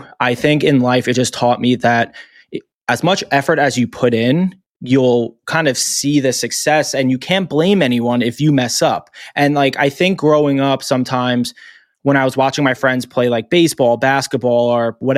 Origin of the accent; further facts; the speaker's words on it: Long Island, New York, United States; I'm on Long Island. My whole family's from Long Island. I grew up on Long Island. I travel like around, obviously, to a few places, but my home base, I always tell people, is New York, Long Island.